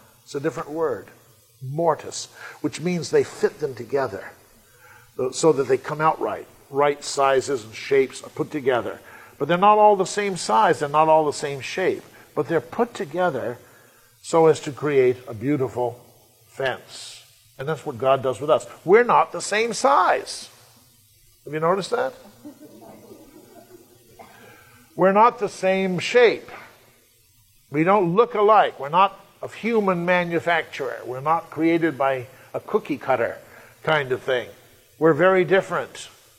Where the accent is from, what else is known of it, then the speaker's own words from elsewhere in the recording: New England, United States; Now, I come from New England, and we have some wonderful stone fences up in our part of the world.